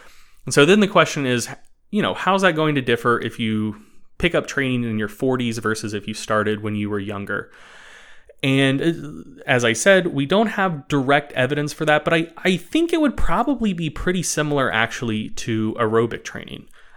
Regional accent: Mocksville, North Carolina, United States; I am actually originally from Moxville, North Carolina.

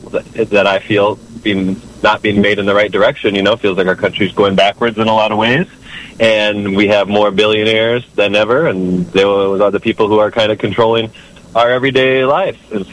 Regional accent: Sioux Falls, South Dakota, United States; Well, I'm from Sioux Falls, South Dakota. I started playing music when I was 16 years old.

